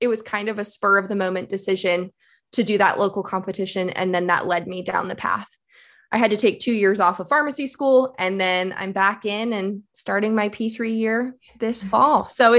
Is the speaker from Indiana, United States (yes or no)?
no; Philadelphia, Pennsylvania, United States; I'm from Philadelphia area originally.